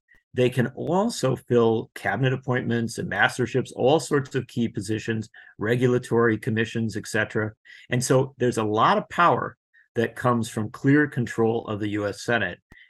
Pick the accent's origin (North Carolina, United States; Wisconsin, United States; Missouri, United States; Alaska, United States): Wisconsin, United States; In Western Wisconsin, in my home state